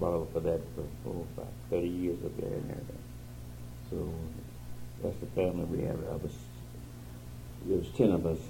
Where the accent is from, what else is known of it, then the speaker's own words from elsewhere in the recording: Marietta, Georgia, United States; I was born in Marietta, Georgia, February 22nd, 1935.